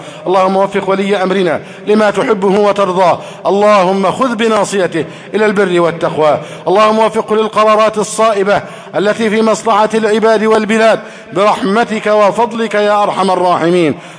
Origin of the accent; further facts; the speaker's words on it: Egypt; احفظ بلدنا مصر أمنا أمانا